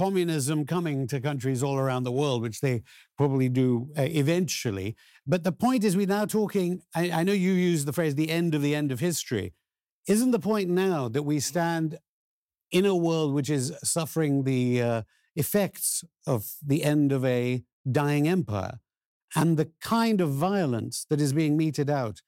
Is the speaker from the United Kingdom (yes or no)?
yes; United Kingdom; I mean, I'm from Britain.